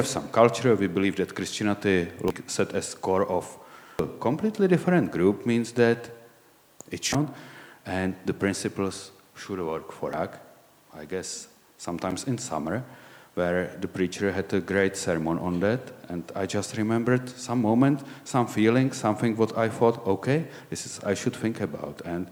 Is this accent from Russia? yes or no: no; Czechia; English is a second language; I was raised here in Czech Republic, and after the fall of communism in late 1980s or at the beginning of 1990s, here was re-established Boy Scouting